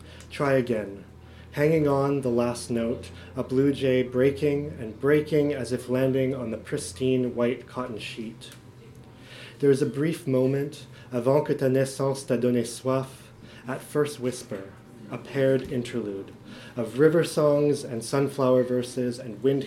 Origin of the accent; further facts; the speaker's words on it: Vancouver, British Columbia, Canada; I visited my hometown in Vancouver and felt very drawn to the ocean there